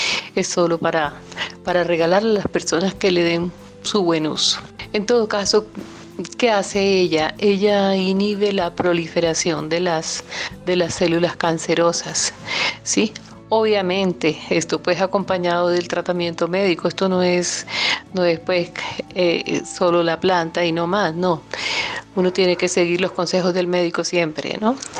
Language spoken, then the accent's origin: Spanish; Barranquilla, Atlántico, Colombia; born there; Nací en Barranquilla, Curramba la Bella, una de las ciudades más bellas de Colombia.